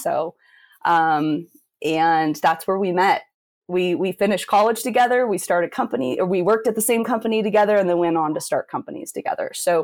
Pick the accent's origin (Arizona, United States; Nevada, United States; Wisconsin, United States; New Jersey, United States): Nevada, United States; Reno; now in San Diego, United States; So I actually grew up in the Reno, Tahoe area into a big, fun, crazy adventure action sport family.